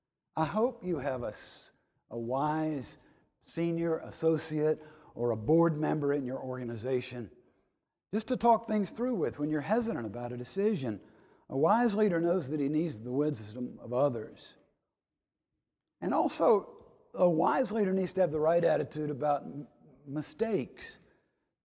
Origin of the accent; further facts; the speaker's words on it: North Carolina, United States; I grew up in North Carolina surrounded by a good, large family.